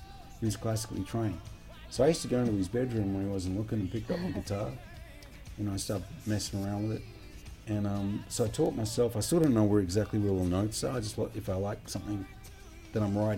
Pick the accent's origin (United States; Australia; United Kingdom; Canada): Australia; Perth, Western Australia; growing up in Perth in Western Australia, in such an isolated city geographically in the world